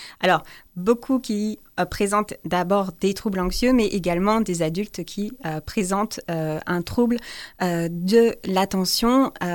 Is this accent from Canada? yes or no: no; France; moved away as an adult; je viens de France, ça, je ne peux pas trop le cacher, on va dire, mon accent me trahit.